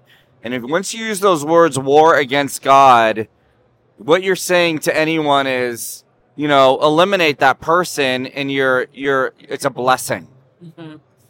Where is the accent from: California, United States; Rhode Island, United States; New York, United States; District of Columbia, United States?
California, United States; born or raised there; also born or lived in Iran